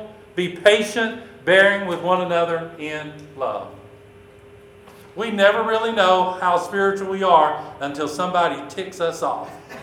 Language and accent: English; Louisiana, United States; I guess this is a carryover from growing up in Louisiana, keep it between the ditches.